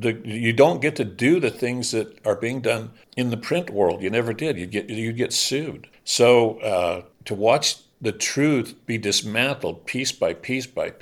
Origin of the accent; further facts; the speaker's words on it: Bingham, United States; it goes flat out against the face of what I grew up in Bingham and the concepts of honor, truth, integrity.